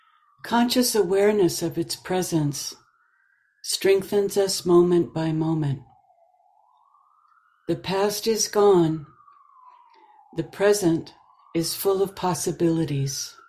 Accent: Pleasant Hill, California, United States; I grew up in the East Bay in Pleasant Hill, California, and started drinking when I was a teenager.

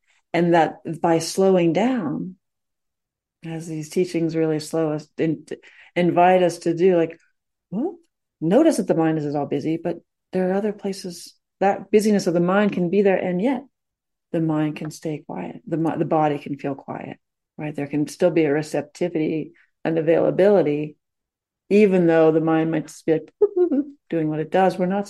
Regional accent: Pittsburgh, Pennsylvania, United States; I'm from Pittsburgh.

